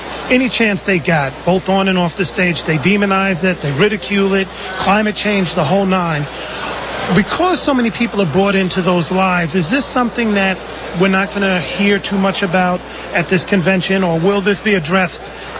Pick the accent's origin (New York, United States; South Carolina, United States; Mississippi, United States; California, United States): California, United States; from the great state of California, that's my home state for those of you outside of California listening